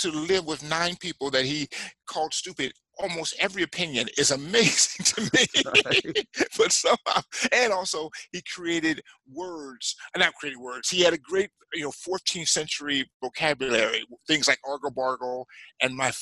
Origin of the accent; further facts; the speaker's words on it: United States; I hate the Patriots because I'm American.